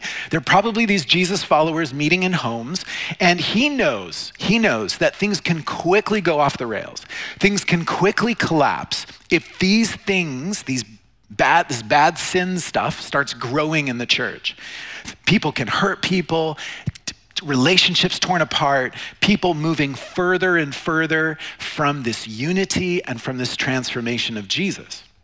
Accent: Oklahoma, United States; because I hope I'm a good representative of my home state. You know, I don't know what you think of the state of Oklahoma or people from Oklahoma, but I'm assuming that you don't know many of us.

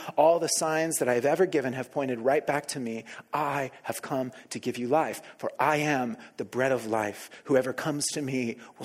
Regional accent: Oklahoma, United States; Okay, so I grew up in Oklahoma.

